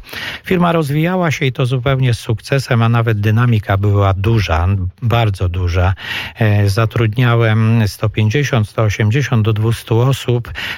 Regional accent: Podlaskie Voivodeship, Poland; Ja pochodzę z województwa podlaskiego.

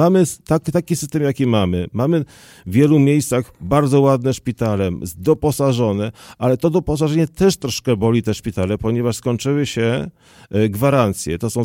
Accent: Kalisz, Greater Poland Voivodeship, Poland; w Kaliszu, który tutaj pan był łaskaw wymienić jako moje rodzinne miasto

